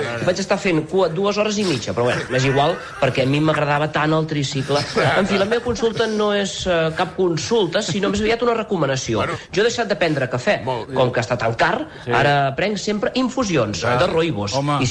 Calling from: Bescanó, Catalonia, Spain; de Bescanó

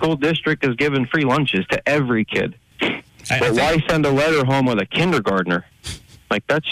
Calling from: Makanaqua, United States; Makanaqua.

